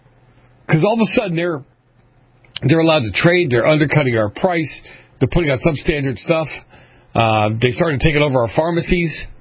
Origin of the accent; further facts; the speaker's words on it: Boston, Massachusetts, United States; I grew up in New England. I grew up in Boston.